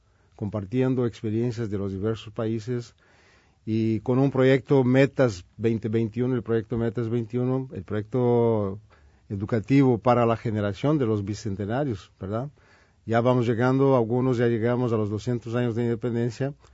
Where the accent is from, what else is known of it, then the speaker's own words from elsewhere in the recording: Minas Gerais, Brazil; Spanish is a second language; Soy de Minas Gerais, de Minas montañas. También tenemos algo de frío.